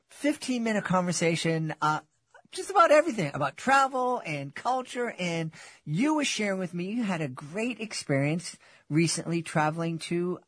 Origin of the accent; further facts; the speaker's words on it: Boston, Massachusetts, United States; growing up in Boston and raising kids in Boston, we didn't have that.